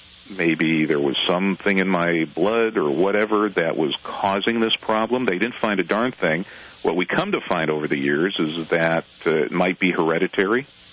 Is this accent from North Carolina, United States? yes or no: no; Chicago, Illinois, United States; Even though I'm from Chicago, yeah.